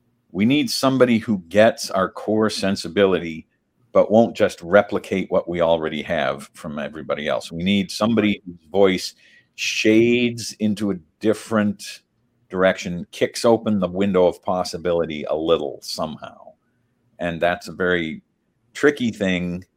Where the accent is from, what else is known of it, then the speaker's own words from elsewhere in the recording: Massachusetts, United States; when I got the application for Harvard, I was stunned to find out that Harvard was in my home state.